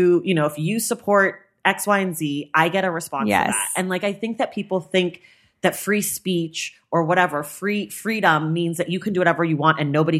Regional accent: Oakland, California, United States

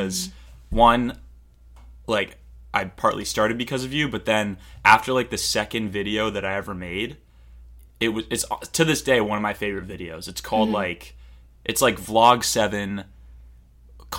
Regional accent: Cape Cod, Massachusetts, United States; But, okay, so I'm from Cape Cod, Massachusetts.

